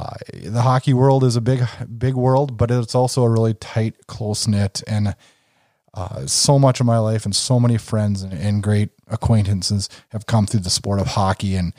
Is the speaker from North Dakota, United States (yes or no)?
yes; North Dakota, United States; I'm from North Dakota. Yep, we're right on the Canadian border.